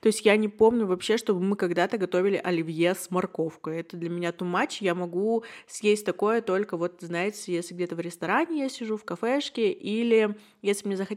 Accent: Yekaterinburg, Sverdlovsk Oblast, Russia; мне 21, и я из Екатеринбурга

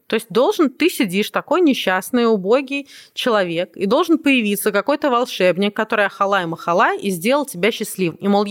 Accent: Moscow, Russia; а я родилась, выросла в Москве

